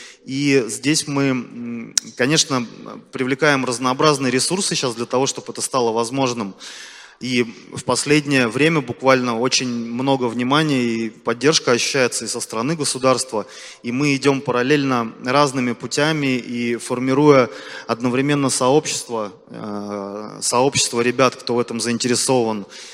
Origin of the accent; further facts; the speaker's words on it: Buryatia, Russia; now in Saint Petersburg, Russia; я действительно родился и вырос в Республике Бурятия. И в Санкт-Петербурге живу уже достаточно продолжительное время, порядка 13 лет. И для меня Петербург уже давно стал родным городом.